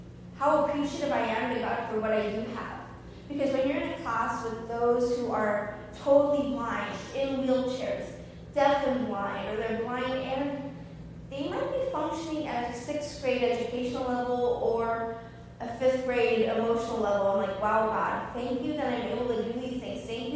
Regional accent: Riverside, California, United States; So I'm one of four kids. I'm 34, and I grew up in Riverside, which, depending on how bad traffic is in L.A., is about an hour to 2 hours east of L.A.

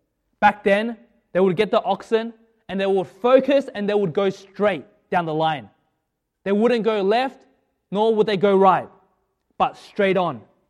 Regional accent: Melbourne, Victoria, Australia; now in United States; All that I know, all that I grew up with is in Australia.

